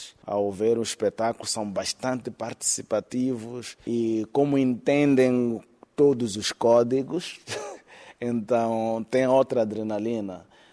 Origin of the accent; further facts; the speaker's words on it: Mozambique; podemos criar uma abertura para continuarmos a nos impor como moçambicano, com identidade própria